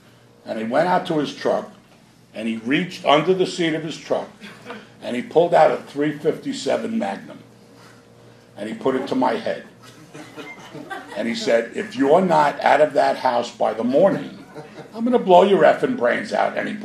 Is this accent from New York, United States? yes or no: yes; Queens, New York, United States; I'm from Queens, and we rushed the fences, and I woke up 15 years later.